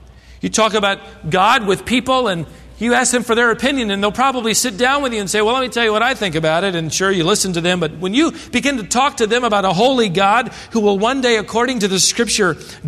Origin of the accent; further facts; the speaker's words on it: Minnesota, United States; born there; My grandpa's from Minnesota. I was born in Minnesota and half my family.